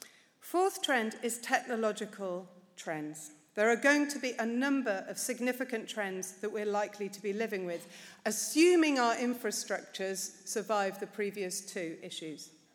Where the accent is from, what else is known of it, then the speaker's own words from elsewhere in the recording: United Kingdom; And I speak as a British person who is in a state of trauma at the moment.